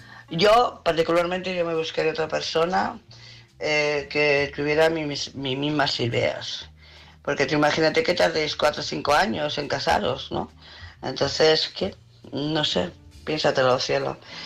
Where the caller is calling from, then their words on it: Barcelona, Catalonia, Spain; de Barcelona.